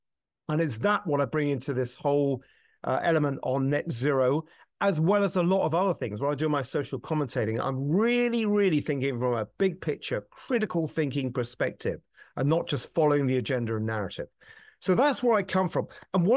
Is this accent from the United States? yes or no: no; United Kingdom; I'm a Brit, as you can probably sound.